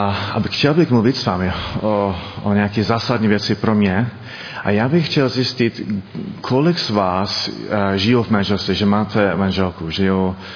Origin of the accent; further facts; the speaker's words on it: Chicago, Illinois, United States; Czech is a second language; now in Czech Republic; žiju teď v České republice 12 roků. Původně pocházím ze Chicaga, ze Spojených států Ameriky.